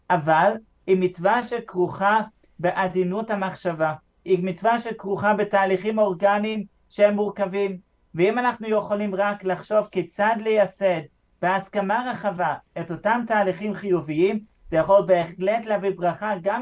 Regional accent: London, United Kingdom; now in Israel; אני מלונדון.

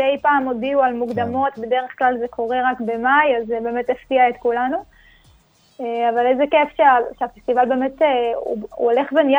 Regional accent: Daburiyya, Northern District, Israel; אני מדבריה. אני בת 23

